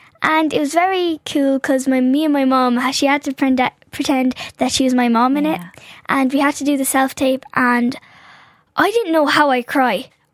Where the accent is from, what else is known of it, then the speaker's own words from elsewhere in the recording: Ireland; They were like, because I'm an Irish girl and the Gaelic girl, and I had to speak Irish.